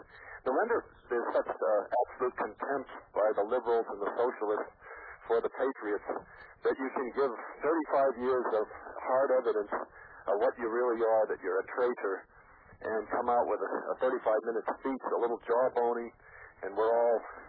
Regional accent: Wayne, New Jersey, United States; I'm from Wayne, New Jersey.

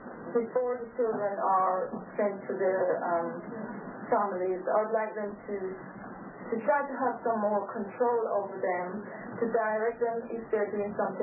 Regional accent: England, United Kingdom; now in Texas, United States; I'm from England.

